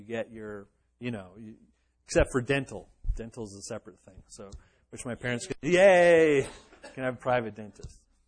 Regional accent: Quebec, Canada; I grew up in Quebec, Canada.

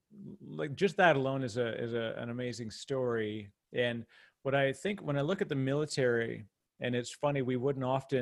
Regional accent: Canada; I'm Canadian, as you can tell by my odd accent.

